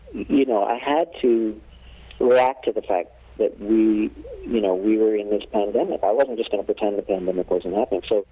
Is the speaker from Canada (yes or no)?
yes; Canada; I'm a Canadian, and I went to school in Boston.